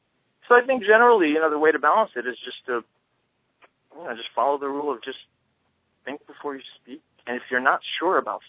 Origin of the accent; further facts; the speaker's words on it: New York, United States; now in Los Angeles, United States; I hadn't played in New York City since I moved to Los Angeles. I grew up mostly in New York.